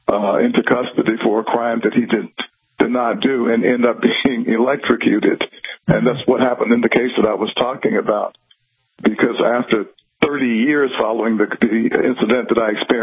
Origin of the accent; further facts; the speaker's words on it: South Carolina, United States; an actual incident that occurred in my hometown in South Carolina when I was a very young boy